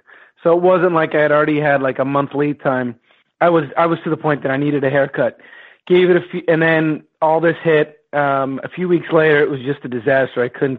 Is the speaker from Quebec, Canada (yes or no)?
yes; Montreal, Quebec, Canada; I grew up in Montreal